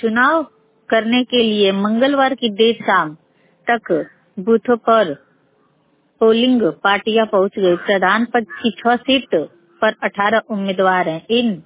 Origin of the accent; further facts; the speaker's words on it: Ghazipur, Uttar Pradesh, India; मैं ग्राम पोस्ट मर्दक जिला गाजीपुर की रहने वाली हूँ।